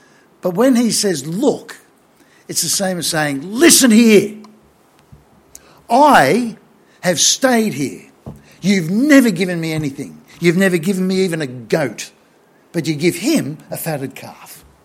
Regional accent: Australia; I'm an Australian man.

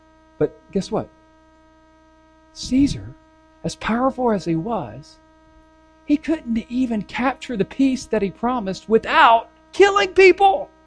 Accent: North Carolina, United States; I'm from North Carolina. I'm not a very cultured individual. I mean, we grew up watching NASCAR on Sundays and went fishing on the weekends.

